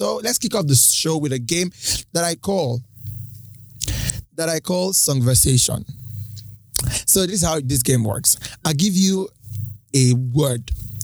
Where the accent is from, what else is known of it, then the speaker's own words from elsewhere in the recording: Nigeria; You know, we as Nigerian, we're definitely just entitled to something because now we make you.